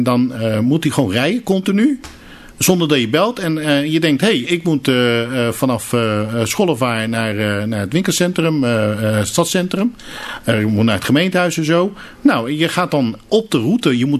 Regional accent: Turkey; ik kom uit Turkije

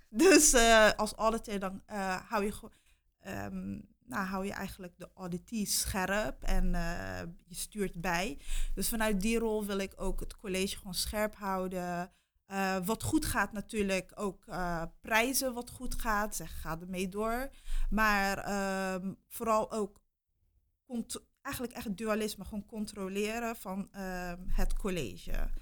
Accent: Capelle aan den IJssel, South Holland, Netherlands; vooral in wijken zoals waar ik vandaan kom, Schollevaar.

